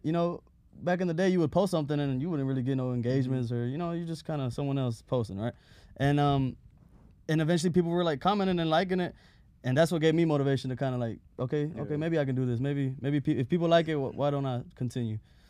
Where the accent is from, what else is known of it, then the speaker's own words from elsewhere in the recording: East Coast, United States; because we're from the East Coast.